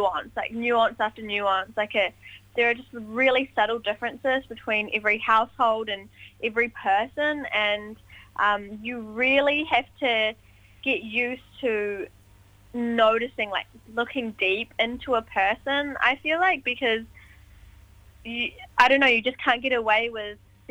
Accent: Palmerston North, Manawatū-Whanganui, New Zealand; We're from Palmerston North

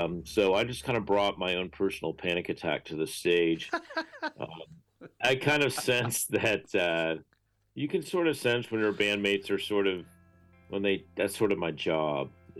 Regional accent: United States; Yeah, I mean, as an American, if you want to avoid, like, the perils of assault weapon ownership

